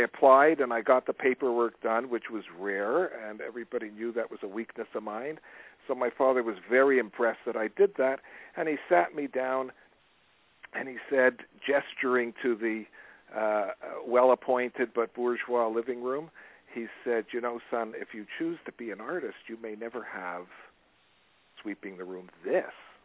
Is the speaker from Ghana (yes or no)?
no; Montreal, Quebec, Canada; I grew up in Montreal.